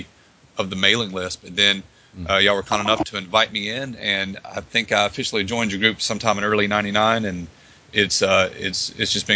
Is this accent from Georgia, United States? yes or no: yes; Columbus, Georgia, United States; also born or lived in Birmingham; I live in Columbus, Georgia. It's where it's my hometown. I've spent a lot of years in Birmingham